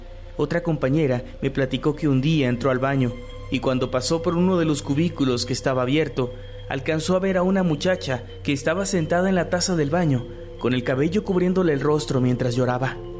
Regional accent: Guadalajara, Jalisco, Mexico; Yo soy de Guadalajara, Jalisco, y hace 30 años trabajé de obrero eventual en dicha fábrica.

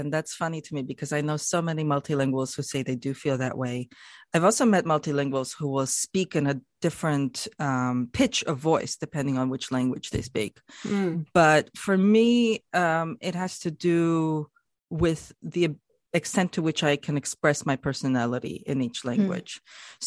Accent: Canada; as a Canadian myself, I love Quebecois swear words

